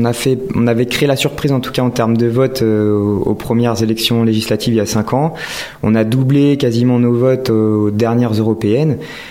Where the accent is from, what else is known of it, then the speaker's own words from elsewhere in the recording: Centre-Val de Loire, France; je suis originaire du sud de la Touraine. J'ai 34 ans, je suis arrivé en Charente-Maritime il y a 6 ans. J'ai habité à Surgères l'année dernière, voilà. Et puis je suis moi petit-fils de paysan.